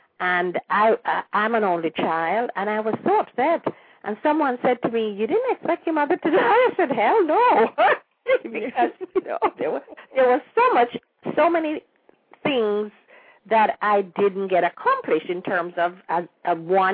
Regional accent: Jamaica; that is something that we had in Jamaica because of our being British

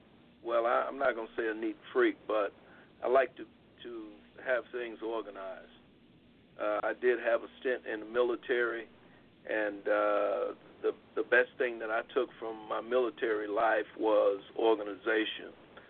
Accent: New York, United States; So as I grew up in New York, especially when I went to New York, I had a chance and I was exposed to a lot of different types of music

